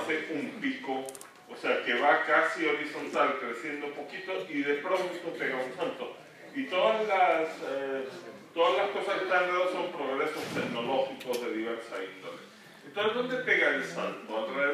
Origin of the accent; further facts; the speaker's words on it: Madrid, Community of Madrid, Spain; born there; also born or lived in Venezuela; Yo he pasado mucho tiempo en Venezuela, aunque nací aquí en Madrid. Entonces, un resultado de eso es que cuando yo digo a ustedes, estoy queriendo decir vosotros.